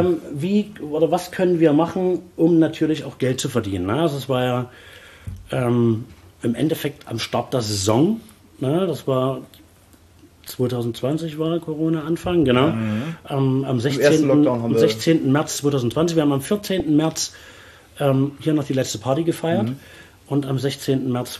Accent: Saxony, Germany; Ich komme nicht direkt aus der Stadt Chemnitz, ich komme aus einem kleinen Dorf. Nahe der Talsperre Kriebstein, das ist, glaube ich, das, was vielleicht die meisten kennen. Ungefähr eine halbe, dreiviertel Stunde weg von Dresden. Ja? Genauso von Leipzig, das ist so in diesem Dreieck.

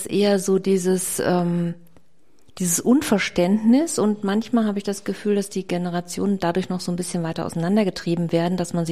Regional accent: Kassel, Hesse, Germany; now in Allgäu, Germany; Ich komme tatsächlich ursprünglich aus Kassel, also jetzt mal rein geografisch, bin dann insgesamt 13 Mal umgezogen und das letzte Mal tatsächlich, oder die letzten 2-3 Mal innerhalb vom Allgäu.

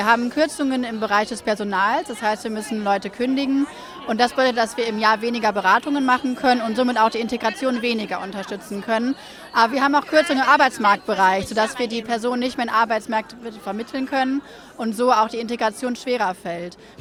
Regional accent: Wuppertal, North Rhine-Westphalia, Germany; ich komme aus Wuppertal.

